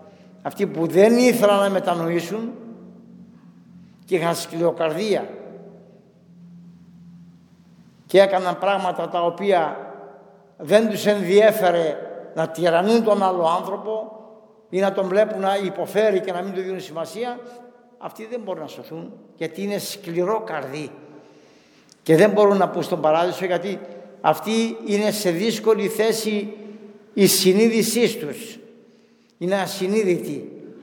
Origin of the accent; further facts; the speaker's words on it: Chios, North Aegean, Greece; είμαι Χιώτης και ξέρω